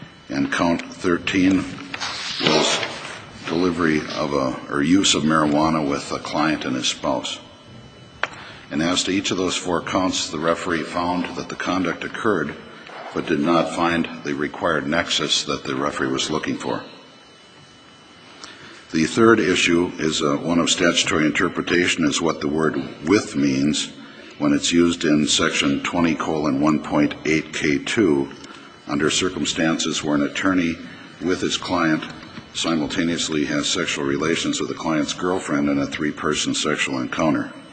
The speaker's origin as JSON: {"language": "English", "town": "Ashland", "region": "Wisconsin", "country": "United States", "said": "I'm from Ashland."}